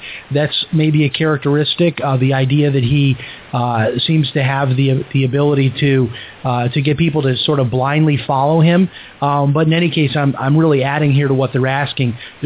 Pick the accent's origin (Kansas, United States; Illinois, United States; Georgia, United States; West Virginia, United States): Illinois, United States; Chicago; because I grew up in Chicago, and almost everybody in my neighborhood, they were Catholic.